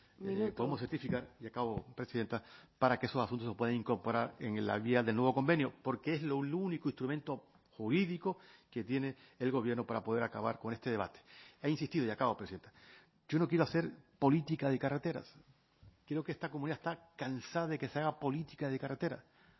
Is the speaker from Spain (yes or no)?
yes; Spain; con un proyecto de país en el que nos sentimos muy cómodos siendo español